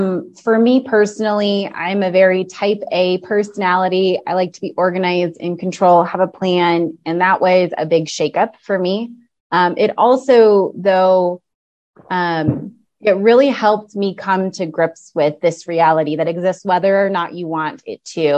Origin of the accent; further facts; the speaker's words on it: Colorado, United States; We were both born and raised in Colorado, and I'm a mom.